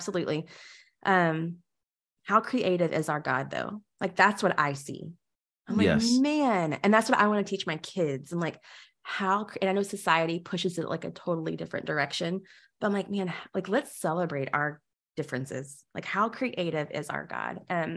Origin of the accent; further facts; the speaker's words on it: the South, United States; I think of like growing up in the South, right? And just the way that we view other people.